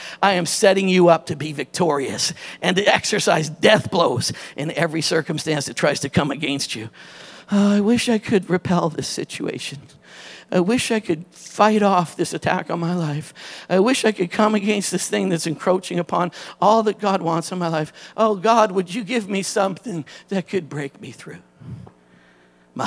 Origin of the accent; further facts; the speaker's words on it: Kerala, India; I'm an Indian in Kerala, the southernmost province in India